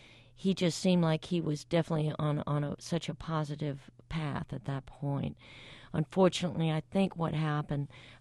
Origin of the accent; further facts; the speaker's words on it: Alabama, United States; even though they were from Alabama and I'm originally from Alabama, I didn't have a clue who they were.